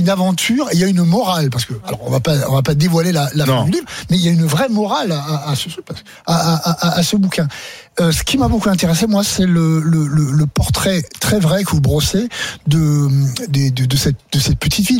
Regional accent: Grand Est, France; now in Marseille, France; Alors, moi, je suis un Alsacien.

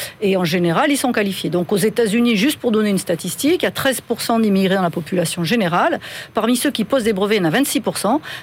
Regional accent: France; moi, me désole en tant que Française, hein, j'aime mon pays

